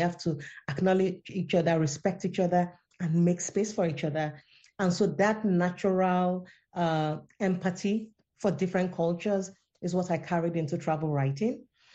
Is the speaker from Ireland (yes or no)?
no; Nigeria; When I was a teenager growing up in Nigeria